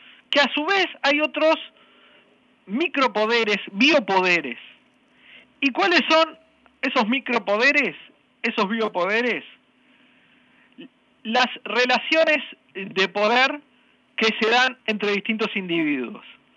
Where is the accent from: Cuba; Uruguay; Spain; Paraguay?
Uruguay; y a mí como uruguayo